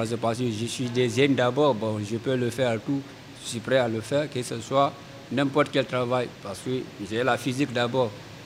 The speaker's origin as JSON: {"language": "French", "country": "Guinea", "lives_now": "France", "said": "Je viens de la Guinée-Conakry, République des Guinées."}